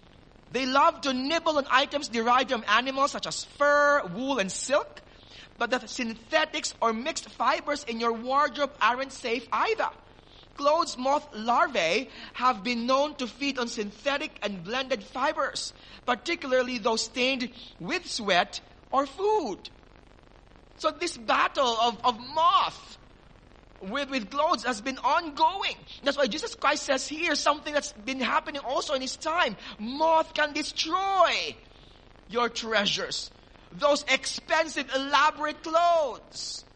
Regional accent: Philippines; And one of the things, of course, as a Filipino, was rice.

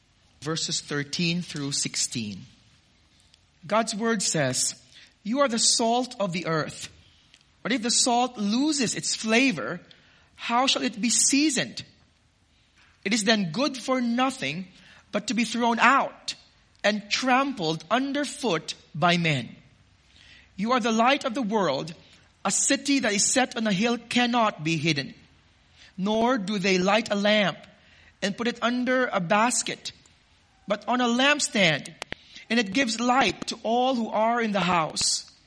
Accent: Iloilo City, Western Visayas, Philippines; Now, when I was growing up in Iloilo City, we would often go to the hometown of my mom

